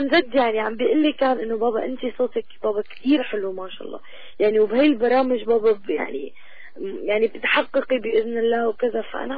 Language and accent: Arabic; Syria; بلادي سوريا